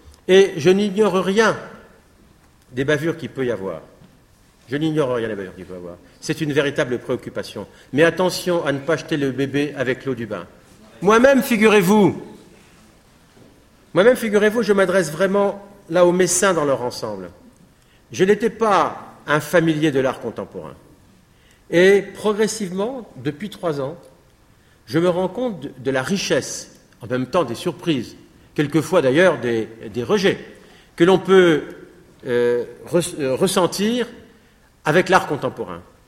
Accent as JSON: {"language": "French", "town": "Metz", "region": "Grand Est", "country": "France", "said": "après que j'ai eu l'occasion de dire que j'étais de Metz, puisqu'on me le demandait à l'entrée"}